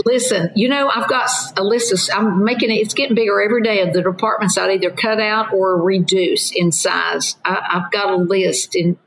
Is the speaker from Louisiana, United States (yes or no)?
no; Tennessee, United States; I'm from East Tennessee. The Great Smoky Mountains, the Appalachian Trail runs right behind my farm, as a matter of fact.